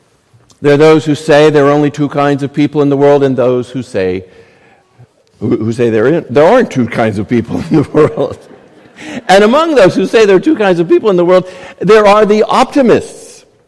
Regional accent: Tampa, Florida, United States; I grew up in Tampa, home of the 2021 Super Bowl champion Buccaneers of the NFL.

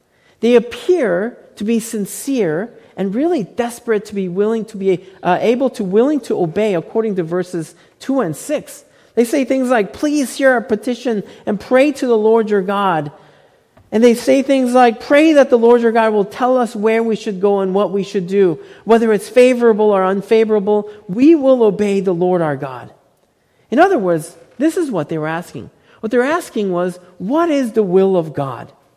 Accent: South Korea; When I was growing up in Korea, making wise life decisions was taught at an early age.

